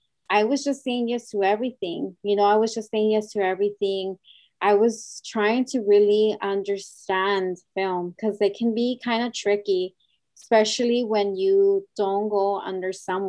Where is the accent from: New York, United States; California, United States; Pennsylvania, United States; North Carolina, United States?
California, United States; Los Angeles; So I'm from East LA. I'm from a community. I come from a community of Hispanics and Latinos, Latinx. So yeah, that's where I was born from.